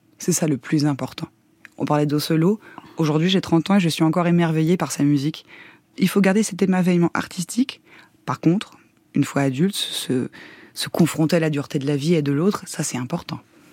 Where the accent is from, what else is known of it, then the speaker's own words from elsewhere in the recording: Normandy, France; on nous avait emmenés dans le village où j'ai grandi en Normandie, dans un cinéma de Dieppe.